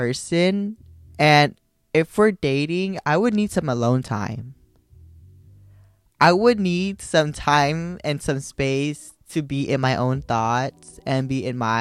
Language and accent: English; Philippines; And so I grew up Filipino. Well, I am Filipino. Well, I grew up in a big Filipino family.